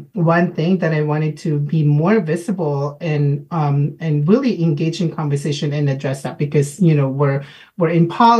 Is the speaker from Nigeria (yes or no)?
no; Philippines; now in United States; You know, I'm Filipina, an immigrant, you know, a Filipino American, an aunt, a sister, a wife